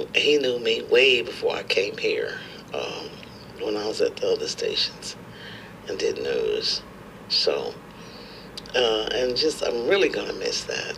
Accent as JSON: {"language": "English", "region": "the South", "country": "United States", "accent": "southern", "said": "And that's my southern accent right now."}